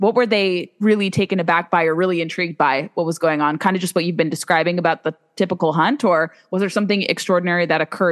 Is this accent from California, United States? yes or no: yes; California, United States; I come from California, so we had diamondbacks and that terrified me